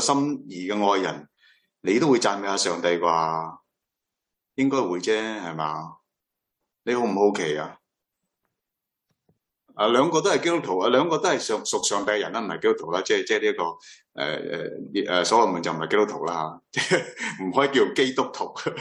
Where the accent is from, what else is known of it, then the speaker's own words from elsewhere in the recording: China; 纵使佢系德国人，我哋系中国人啊